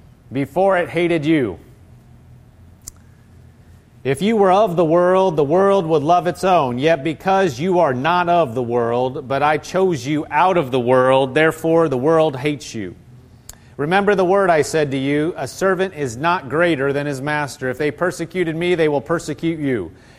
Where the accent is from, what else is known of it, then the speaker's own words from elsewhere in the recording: Massachusetts, United States; You say, well, no, I'm from Massachusetts. I grew up here.